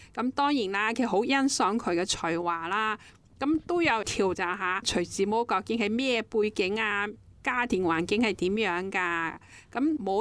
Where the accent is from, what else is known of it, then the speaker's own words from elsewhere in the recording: China; 是我们中国人那时候就是父母之命媒妁之言